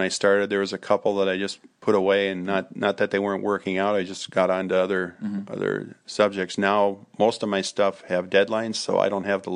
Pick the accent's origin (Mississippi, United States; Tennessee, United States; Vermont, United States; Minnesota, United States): Minnesota, United States; Walker; I grew up fishing. I grew up in Walker, Minnesota, on Leech Lake